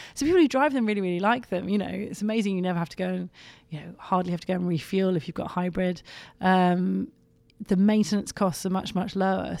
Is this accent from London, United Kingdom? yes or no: yes; London, United Kingdom; I come from London and the air quality there is really bad.